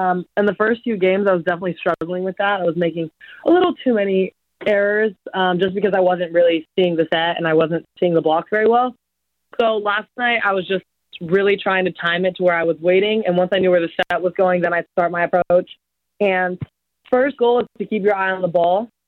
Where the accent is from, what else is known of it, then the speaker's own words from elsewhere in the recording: Los Angeles, California, United States; A really big goal of mine would be to hopefully be in the 2028 Olympic, because it is in my hometown